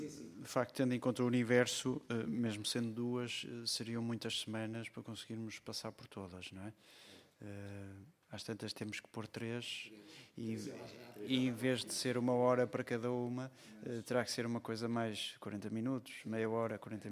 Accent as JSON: {"language": "Portuguese", "region": "Porto", "country": "Portugal", "said": "sou do Porto e tenho que fazer essa viagem."}